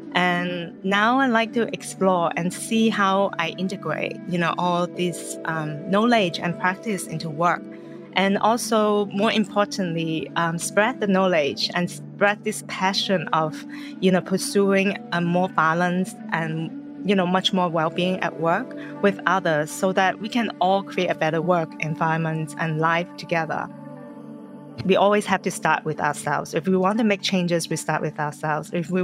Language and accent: English; Hong Kong; moved away as an adult; So I grew up in Hong Kong, and then later on, you know, I went overseas for school